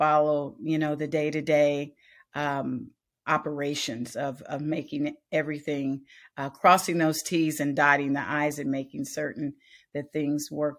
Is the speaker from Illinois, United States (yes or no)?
no; Kansas, United States; I'm from Kansas.